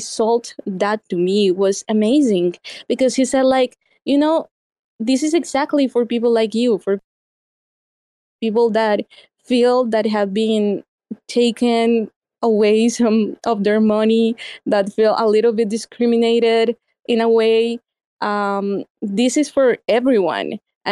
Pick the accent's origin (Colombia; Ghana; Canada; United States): Colombia; English is a second language; moved away as an adult; Basically, well, I'm originally from Colombia. I'm not from here. So I moved to the country like a year and a half ago permanently.